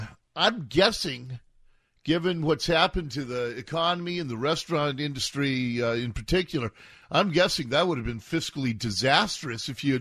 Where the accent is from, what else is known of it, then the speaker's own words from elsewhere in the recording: Seattle, Washington, United States; I grew up in Seattle, grew up in Ballard, spent a lot of time at Northgate.